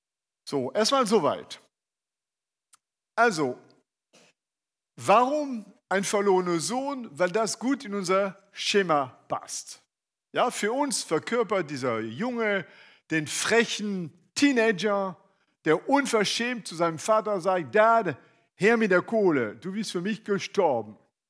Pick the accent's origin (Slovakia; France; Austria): France; German is a second language; Also ich bin ein Franzose, wie man das hört, und ich liebe Sprachen. Ich kann alle Sprachen, alle schlecht. Und auch ein bisschen Griechisch und Hebräisch